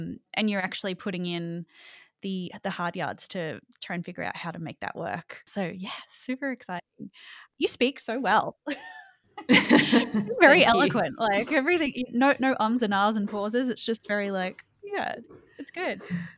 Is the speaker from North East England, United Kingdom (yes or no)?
yes; Newcastle, North East England, United Kingdom; now in London, United Kingdom; I grew up in Newcastle. I mean, I feel like it's not as bad of a reputation.